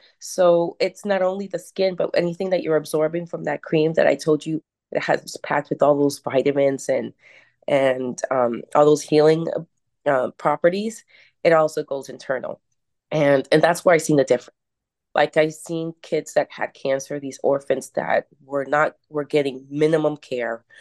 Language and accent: English; New Jersey, United States; born there; I was born in Jersey, and I have a family of strong women where I come from Latin descent. So with having Colombian women in our family